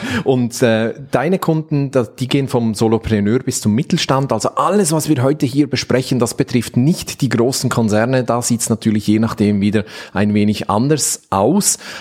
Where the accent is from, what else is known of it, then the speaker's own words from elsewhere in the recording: Valais, Switzerland; ich bin ursprünglich aus dem Wallis. Das verstehen jetzt vielleicht nur die Schweizer